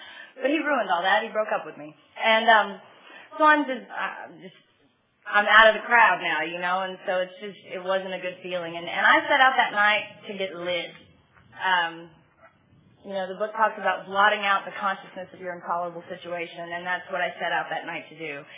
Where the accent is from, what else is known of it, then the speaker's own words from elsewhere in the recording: San Antonio, Texas, United States; I'm from San Antonio.